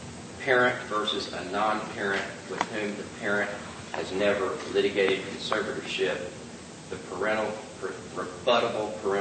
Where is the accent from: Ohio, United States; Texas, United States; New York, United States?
Texas, United States; I'm from Dallas County